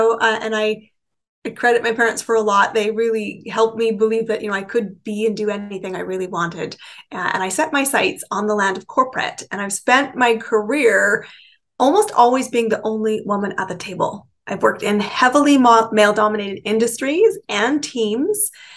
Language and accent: English; Canada; born there; I am Canadian born. I have lived in 5 countries, 30 cities, some of them more than once.